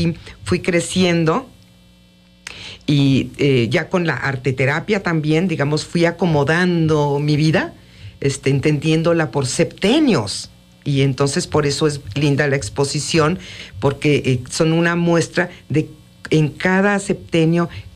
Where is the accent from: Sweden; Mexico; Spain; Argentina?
Mexico; born there; Yo soy originaria de Nicaragua. Yo soy migrante. Yo ya nací en México